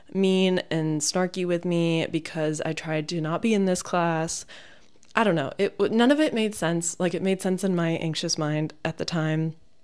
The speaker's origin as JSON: {"language": "English", "country": "United States", "lives_now": "Paris, France", "said": "because I'm American and I don't live here and I'm not local. But I wanted to do something about the fact that I don't speak French."}